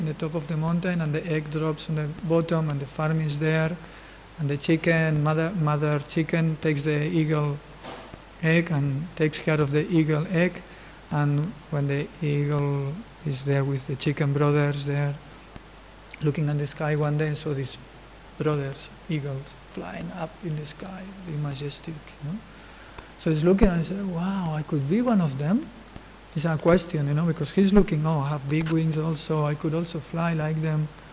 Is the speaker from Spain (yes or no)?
yes; Spain; English is a second language; I'm from Spain, you know?